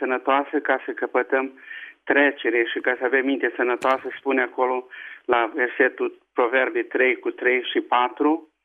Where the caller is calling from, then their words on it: United States; Sunt tot eu din America